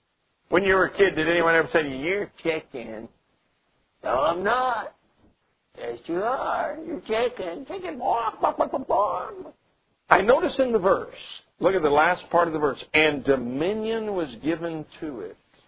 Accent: Pueblo, Colorado, United States; I'll never forget that incident because that ship was named after my hometown, the Pueblo.

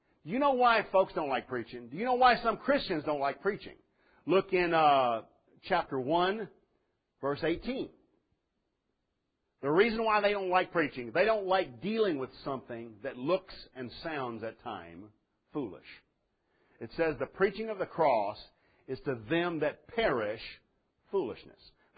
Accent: Oak Grove, United States; I come from Oak Grove. Right? I know that.

